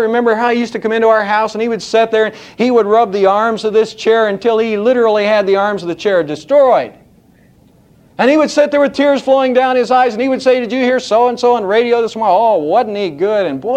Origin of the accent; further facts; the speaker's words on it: Ohio, United States; In a few weeks, I'm going to be visiting my hometown up in Ohio